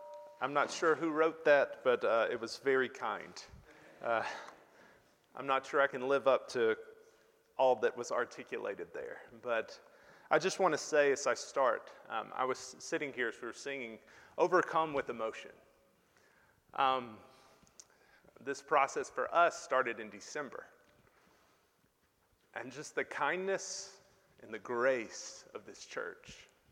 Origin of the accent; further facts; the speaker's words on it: Alabama, United States; So, but I'm from Alabama originally, and I grew up in the church.